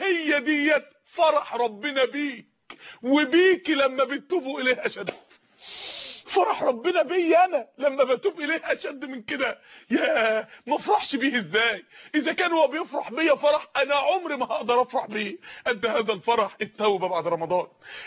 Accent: Mansoura, Dakahlia, Egypt; عندنا في المنصورة

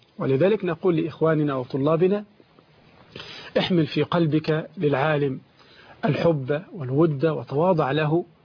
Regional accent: Egypt; عندنا في مصر

